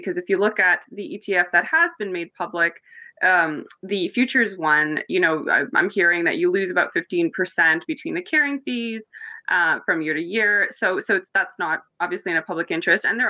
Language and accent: English; Canada; I was like, do you guys not know I'm Canadian?